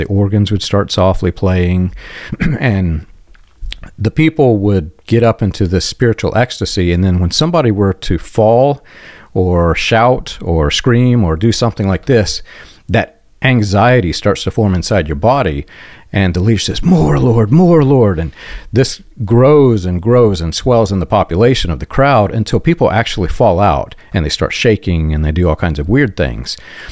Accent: Jeffersonville, Indiana, United States; when he came into my hometown of Jeffersonville, Indiana

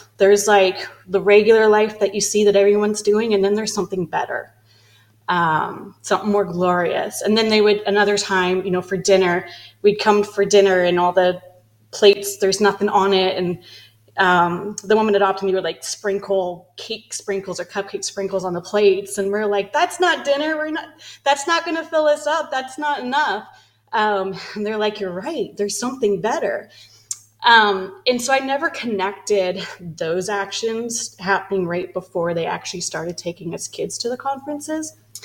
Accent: Vancouver, British Columbia, Canada; born there; So I was born in Vancouver, BC, and I was actually adopted as an older child

